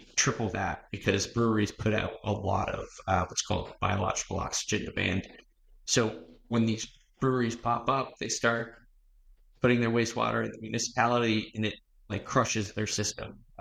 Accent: Rye, New Hampshire, United States; I grew up in Rye, New Hampshire, and we had like a woodsy backyard.

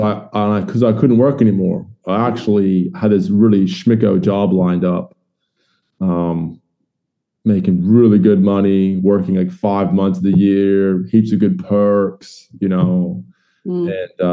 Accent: Florida, United States; moved away as an adult; now in Australia; I was born and raised in Florida and for 20 years, and then I moved out here to Australia in 2005 to marry my wife.

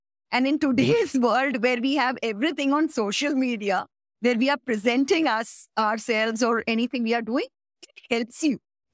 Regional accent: India; See, I believe we know English, and in India, we learned English because Britishers ruled India and we spoke a lot of British English.

